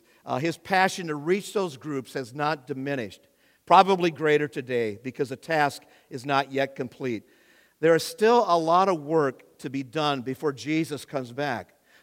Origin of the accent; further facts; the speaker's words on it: Omaha, Nebraska, United States; my Jerusalem is Omaha. That's my hometown. And my Judea, say Nebraska, western Iowa perhaps